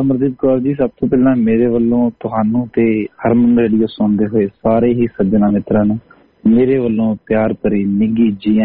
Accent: Zira, Punjab, India; also born or lived in Basti Bootewala; ਮੇਰਾ ਜਨਮ ਅਸਲ ਚ ਮੇਰੇ ਜੱਦੀ ਕੁਸ਼ਤੀ ਪਿੰਡ ਬਸਤੀ ਬੂਟੇ ਵਾਲੇ ਵਿਖੇ ਤਹਿਸੀਲ ਜ਼ੀਰਾ ਜ਼ਿਲ੍ਹਾ ਫਿਰੋਜ਼ਪੁਰ … ਦੇ ਮਾਤਾ ਜੀ ਸੁਖਚਿੰਦਰ ਕੌਰ ਜੀ ਦੀ ਕੁੱਖੋਂ ਮੇਰਾ ਜਨਮ ਹੋਇਆ ਤੇ ਮੈਂ ਆਪਣੇ ਜਿਹੜੇ ਮੁੱਢਲੇ ਜਿਹੜੀ ਪੜ੍ਹਾਈ ਜਿਹੜੀ ਕੀਤੀ ਹੋਈ ਲੋਕਲ ਸ਼ਹਿਰ ਜ਼ੀਰਾ ਵਿਖੇ ਕੀਤੀ ਹੈ

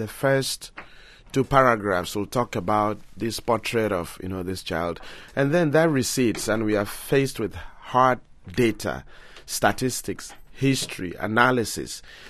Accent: Ikorokpaneda, Nigeria; first language Anang; I'm from Ikorokpaneda, the best village in the world.

